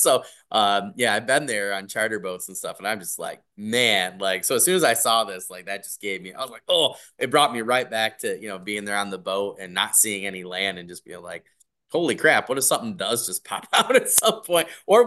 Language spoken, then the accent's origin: English; Michigan, United States; I'm from Michigan and they have the five Great Lakes, right?